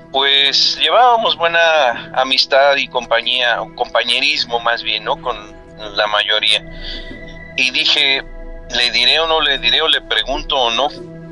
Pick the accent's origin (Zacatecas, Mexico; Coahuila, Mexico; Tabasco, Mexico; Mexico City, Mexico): Mexico City, Mexico; now in Aguascalientes, Mexico; Pero soy de allá, del DF, de la Ciudad de México.